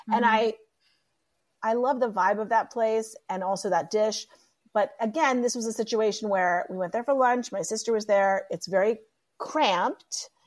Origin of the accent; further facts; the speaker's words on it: Pittsburgh, Pennsylvania, United States; now in Los Angeles, United States; I grew up in Pittsburgh, East Coast.